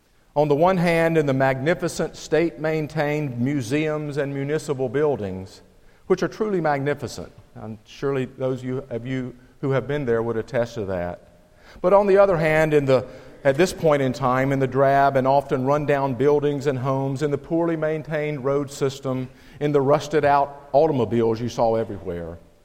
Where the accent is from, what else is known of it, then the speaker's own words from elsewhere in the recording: United States; it was Teresa and myself, Americans, with all the abundance and opportunity being born an American carries with it